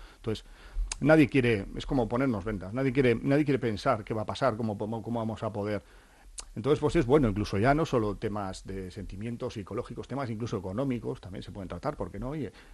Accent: Bilbao, Basque Country, Spain; quien somos de Bilbao, ¿no?

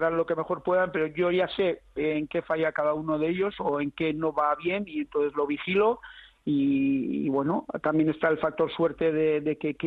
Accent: Basque Country, Spain; Me encanta comer, como buen vasco y como persona que nació en un caserío

